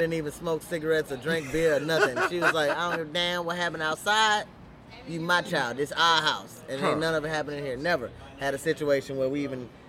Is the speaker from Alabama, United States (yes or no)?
no; Miami, Florida, United States; I'm originally from Miami, man.